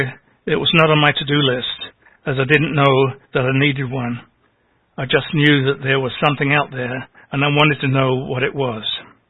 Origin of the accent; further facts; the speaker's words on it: London, United Kingdom; moved away as an adult; As most of you know, I spent the first 20 years of my life growing up in London.